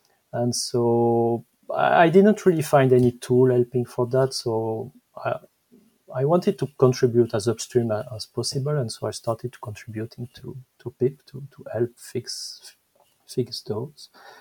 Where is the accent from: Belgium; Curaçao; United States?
Belgium; accent: French; English is a second language; So I'm Belgian, and maybe my French accent is showing